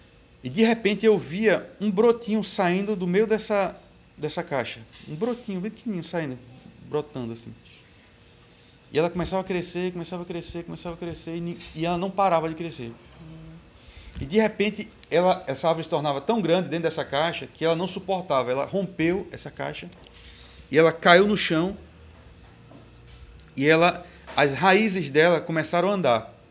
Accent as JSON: {"language": "Portuguese", "town": "Belém", "region": "Pará", "country": "Brazil", "lives_now": "Natal, Brazil", "said": "Eu sou de Belém do Pará, né, não tenho familiares aqui"}